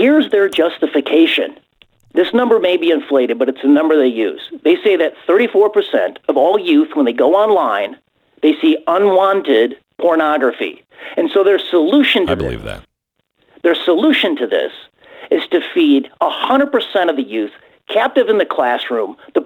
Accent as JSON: {"language": "English", "region": "Illinois", "country": "United States", "said": "Well, Glenn, I'm from Illinois. It is the Super Bowl of corruption, as everybody understands."}